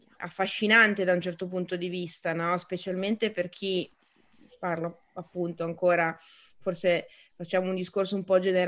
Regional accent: Milan, Lombardy, Italy; Noi che come dire, siamo milanesi, come di quelli incastonati proprio nel naviglio

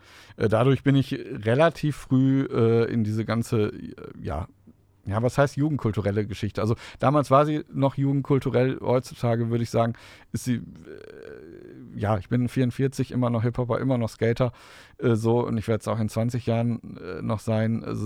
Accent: Dümpten, North Rhine-Westphalia, Germany; ich bin 76 geboren, bin in Dümmten aufgewachsen, Nordstraße, da gibt es ja auch das Jugendhaus Nordstraße, das Jugendzentrum.

